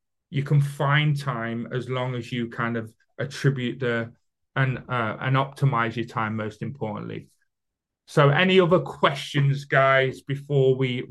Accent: United Kingdom; I know I speak very fast, I'm British, so forgive me.

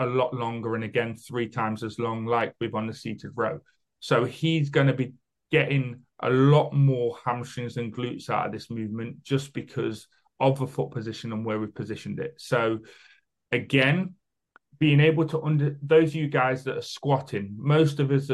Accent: United Kingdom; Because I know I talk very fast. I apologize for being British.

